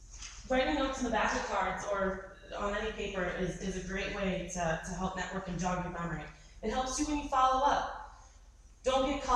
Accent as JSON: {"language": "English", "town": "Boston", "region": "Massachusetts", "country": "United States", "said": "My mouth's going 12,000 miles a minute because I'm from Boston and I'm Italian and I speak fast."}